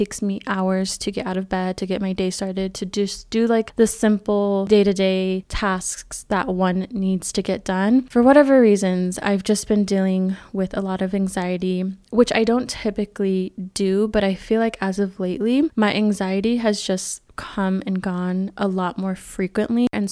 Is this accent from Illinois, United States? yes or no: no; California, United States; I grew up in Northern California, but like my grandparents, my cousins, a lot of the family members that I'm close with live in Southern California.